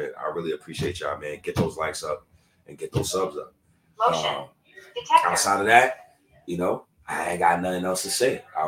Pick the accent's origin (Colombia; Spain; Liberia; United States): United States; Harlem, New York; Want to talk about street shit and growing up in Harlem and shit like that.